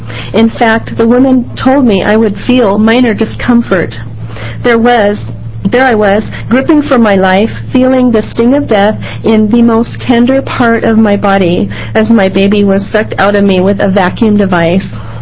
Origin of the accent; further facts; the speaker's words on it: Oregon, United States; I'm from Almsville in Oregon.